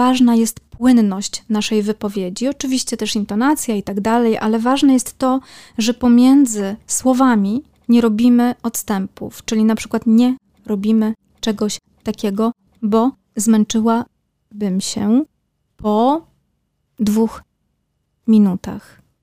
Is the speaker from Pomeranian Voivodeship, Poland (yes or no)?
yes; Malbork, Pomeranian Voivodeship, Poland; now in Kraków, Poland; Ja pochodzę z Malborka i ja mówię już teraz, od 20 lat, ale mówię na zewnątrz.